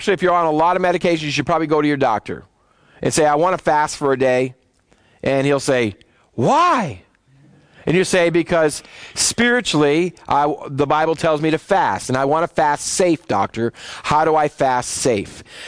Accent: Boston, Massachusetts, United States; I'm sorry, I'm from Boston.

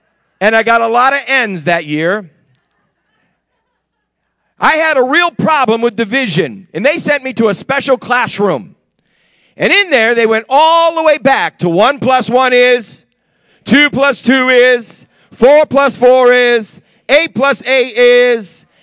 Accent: New England, United States; Because I'm from New England and we've never had one of those, we never had those services.

